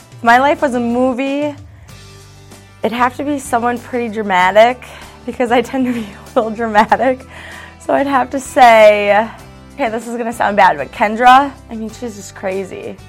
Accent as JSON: {"language": "English", "town": "St. Cloud", "region": "Minnesota", "country": "United States", "said": "I'm from St. Cloud, and this will be my second year on the team."}